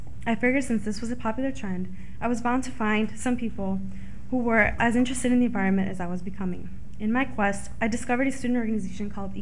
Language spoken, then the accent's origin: English; Chicago, Illinois, United States; I grew up on Chicago's Southwest Side in the Gage Park neighborhood.